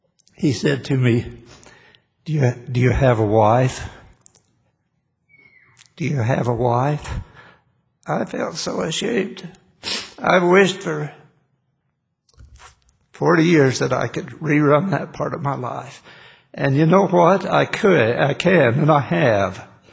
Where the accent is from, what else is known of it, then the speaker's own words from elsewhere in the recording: Blanding, Utah, United States; I heard that there was going to be a basketball tournament down in my hometown, Blanding, Utah.